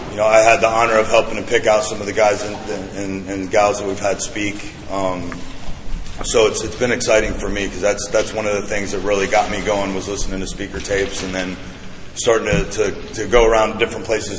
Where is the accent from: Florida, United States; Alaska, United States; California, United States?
Florida, United States; And I guess everybody thought I was with them because I was from Florida.